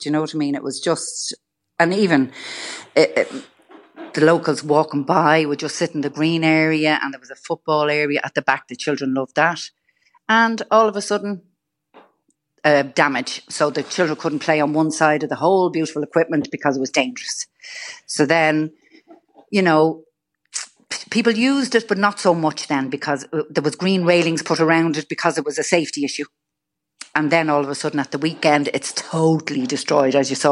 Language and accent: English; Dublin, County Dublin, Ireland; And I'm from Dublin 8 and we always saw them in the parks, you know